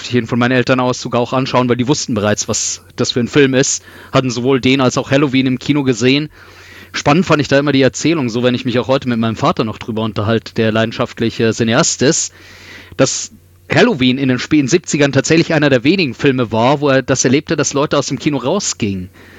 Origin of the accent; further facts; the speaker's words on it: Regensburg, Bavaria, Germany; ich bin in Regensburg aufgewachsen und die Stadt hat eine relativ hohe Nebeldichte